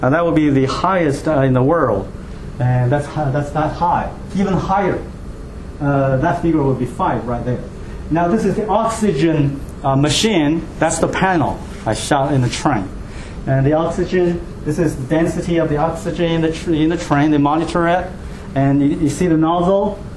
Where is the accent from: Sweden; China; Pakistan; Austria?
China; Tianjin; English is a second language; now in Bowling Green, United States; In Beijing, in my hometown Tianjin, that's kind of like a sea level.